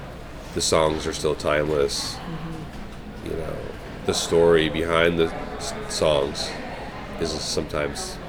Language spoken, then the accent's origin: English; California, United States; I told you earlier, I'm from Orange County.